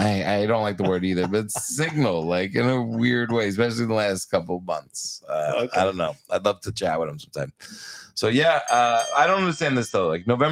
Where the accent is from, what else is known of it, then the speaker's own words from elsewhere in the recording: New York, United States; My home state.